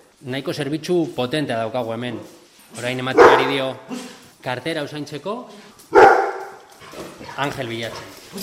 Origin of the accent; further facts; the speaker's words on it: Karrantza, Basque Country, Spain; ondo ezagutzen dugu Karrantza, zeren Karrantzakoak gara